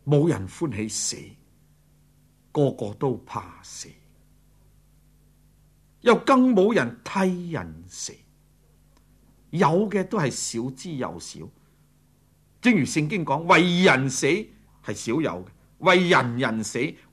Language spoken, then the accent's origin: Chinese; China; 特别我们中国人血很厉害